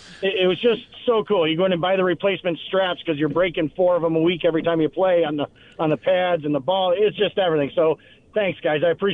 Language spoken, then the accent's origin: English; Arcade, New York, United States; Hey, good morning, guys. You're flooding memories here. I grew up in Arcade and.